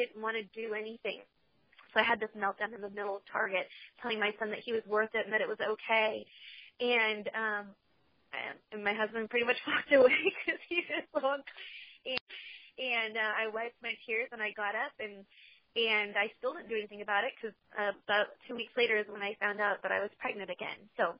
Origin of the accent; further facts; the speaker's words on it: California, United States; and I'm originally from California. We're currently living in Tennessee, but at this time, we were in Alabama.